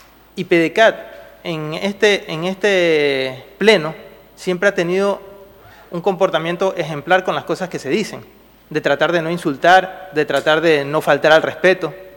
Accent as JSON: {"language": "Spanish", "region": "Catalonia", "country": "Spain", "said": "¿qué pasaría si en lugar de español, que lo soy, el catalán, que lo soy, dijera tal cosa"}